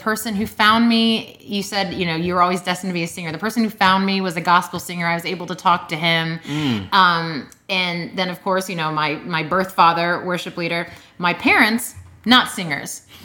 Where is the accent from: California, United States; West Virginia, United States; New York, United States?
New York, United States; Syracuse; born there; now in Florida, United States; Yep, so I was born in Syracuse, New York.